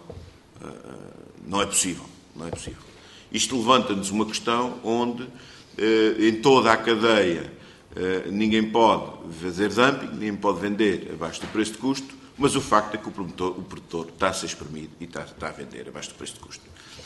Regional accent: Azores, Portugal; Eu também sou açoriano, portanto conheço bem

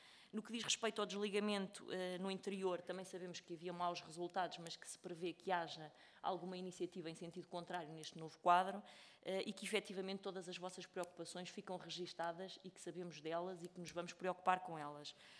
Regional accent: Pinhel, Centro, Portugal; now in Figueira de Castelo Rodrigo, Portugal; eu sou natural de Pinhel e vivo em Figueira de Castelo Rodrigo e, portanto, este centro de gestão diz-me muito e diz-me particularmente também porque a minha família faz agricultura

